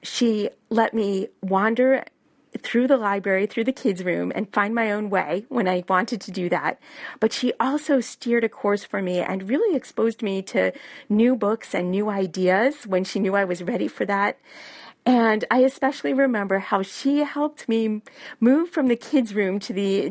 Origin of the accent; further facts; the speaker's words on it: New York, United States; also born or lived in Brooklyn / Boston; I grew up in Brooklyn for the first half of my childhood, and then in a small town in upstate New York the second half. Oh, and then I spent about close to 30 years living in Boston before moving out to Western Mass.